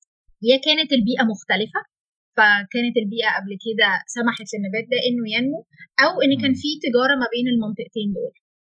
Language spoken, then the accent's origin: Arabic; Egypt; بسبب الجفاف اللي عندنا في مصر والحر اللي عندنا في مصر